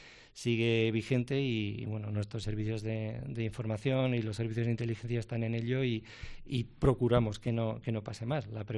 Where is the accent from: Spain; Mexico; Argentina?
Spain; Navarre; echaba de menos mi tierra, pero allí también había muchos navarros